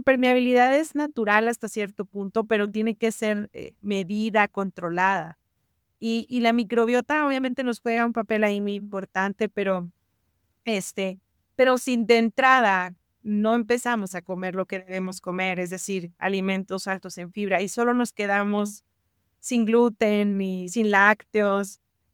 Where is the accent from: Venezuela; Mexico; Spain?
Mexico; Tampico, Tamaulipas; yo soy de Tampico, de una ciudad chiquita en el sur, perdón, en el norte, en el Golfo de México, y hay muchos moscos.